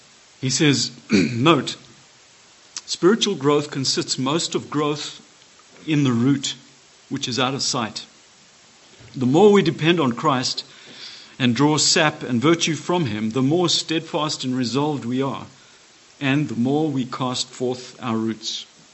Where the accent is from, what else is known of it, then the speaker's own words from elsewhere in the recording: Zimbabwe; It happened in my home country, in Rhodesia, which became Zimbabwe, and destroyed itself completely.